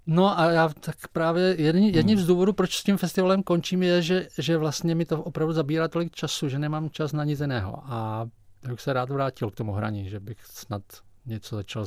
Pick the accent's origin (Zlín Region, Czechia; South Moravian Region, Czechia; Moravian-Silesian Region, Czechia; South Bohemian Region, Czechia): Zlín Region, Czechia; Valašské Meziříčí; já jsem původně z Valašského Mezříčí